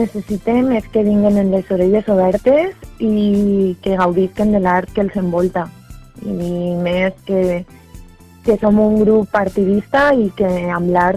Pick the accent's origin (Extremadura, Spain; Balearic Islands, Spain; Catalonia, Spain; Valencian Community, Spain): Valencian Community, Spain; Valencia; i jo de València.